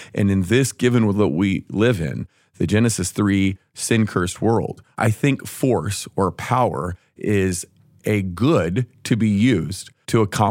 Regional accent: United States; And so I think I grew up in a very nationalistic age in which I took a lot of pride in being an American.

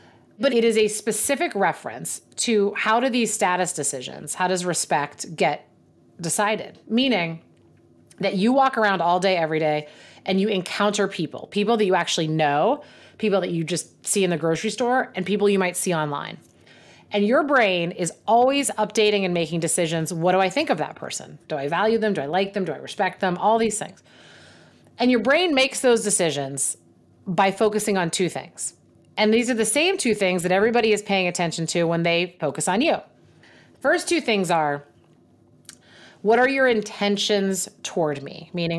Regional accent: Pittsburgh, Pennsylvania, United States; So my husband is from Chicago, born and raised, and I am from Pittsburgh.

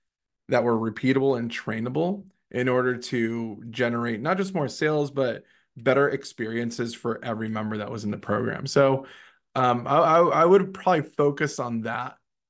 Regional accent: Ecuador; So you know, we'll roll with it, even though I'm from Ecuador.

